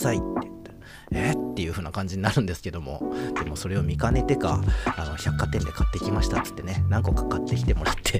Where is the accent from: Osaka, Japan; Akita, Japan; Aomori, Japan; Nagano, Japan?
Osaka, Japan; はい、僕大阪なんですけど、大阪の